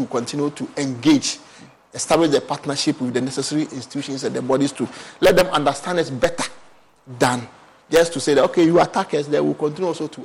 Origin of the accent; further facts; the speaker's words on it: Ghana; And I want to believe that as a Ghanaian, I think it's a good thing for us